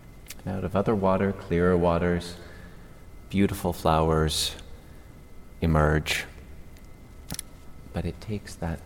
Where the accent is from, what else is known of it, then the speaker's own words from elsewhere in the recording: San Francisco, California, United States; We're from the Bay Area in San Francisco